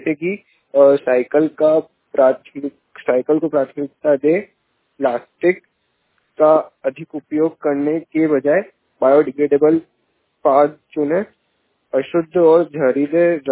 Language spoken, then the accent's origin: Hindi; Indore, Madhya Pradesh, India; मैं इंदौर से हूँ।